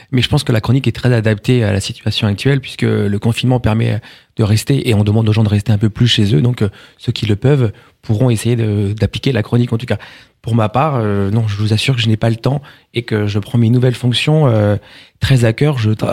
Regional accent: Saint-Denis, Île-de-France, France; J'ai 42 ans, je suis dans le Val d'Oise depuis 10 ans. Je suis originaire de Seine-Saint-Denis, dans lequel j'ai grandi à Saint-Denis, tout simplement, dans le 93. J'ai vécu quasiment 15 ans dans cette belle ville. Après, j'ai déménagé dans le 92

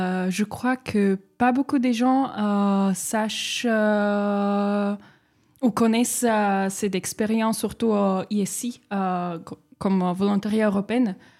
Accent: Slovakia; now in France; Je viens de Slovaquie.

